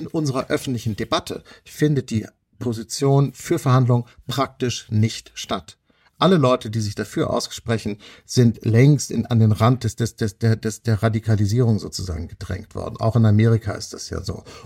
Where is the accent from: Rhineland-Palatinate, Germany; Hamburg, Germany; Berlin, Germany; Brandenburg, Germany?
Hamburg, Germany; Ich komme ja aus Hamburg und da liegt das irgendwie auch nahe.